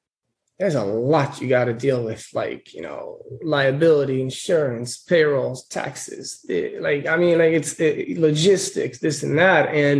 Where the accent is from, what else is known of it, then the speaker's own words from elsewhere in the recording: Israel; moved away as an adult; So I'm from Israel originally. I moved over here after the, they got mandatory army. After that, I moved over here straight away.